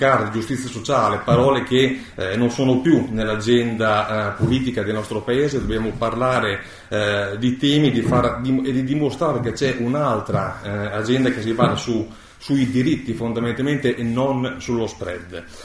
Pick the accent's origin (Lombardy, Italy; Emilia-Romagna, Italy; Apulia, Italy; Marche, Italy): Emilia-Romagna, Italy; Io vengo appunto dalla Bassa Emilia, dal territorio colpito dal terremoto